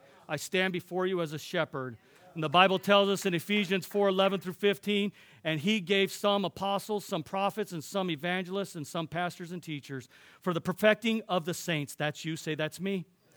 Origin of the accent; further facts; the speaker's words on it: United States; Father, I'm an American. I am a Christian, but I'm an American, and I love this country.